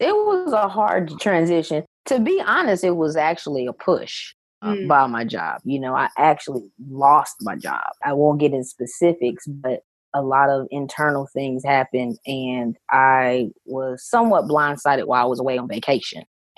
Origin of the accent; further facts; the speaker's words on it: Nashville, Tennessee, United States; I'm from Nashville, Tennessee, and my dad was a huge music lover.